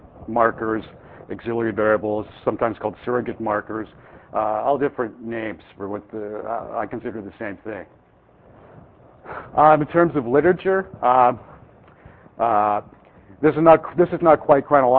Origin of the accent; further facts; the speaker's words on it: Canada; now in United States; I'm Canadian, but I work in the States, so I always get confused now.